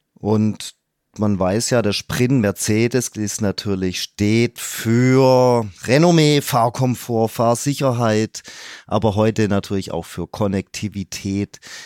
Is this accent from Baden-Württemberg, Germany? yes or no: yes; Stuttgart, Baden-Württemberg, Germany; born there; ich als ganz gebürtiger Stuttgarter